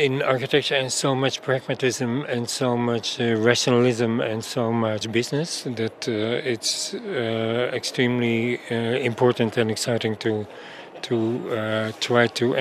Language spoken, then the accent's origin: English; Netherlands; And of course, I'm from Holland, born in the Second World War, so that always meant a kind of particular connection.